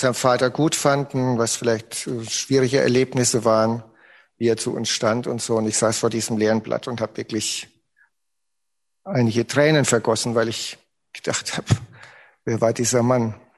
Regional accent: Bavaria, Germany; drei Regionen in Franken, Mittelfranken, Oberfranken und Unterfranken. Und da bin ich aufgewachsen im Landkreis Bad Kissingen.

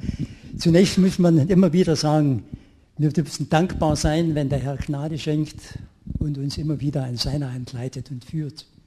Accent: Bad Brambach, Saxony, Germany; also born or lived in Plauen; als Kind haben wir immer dann in Brambach, also ich komme aus dem Vogtland, in Brambach und in Plauen dann ein bestimmtes Lied gehabt

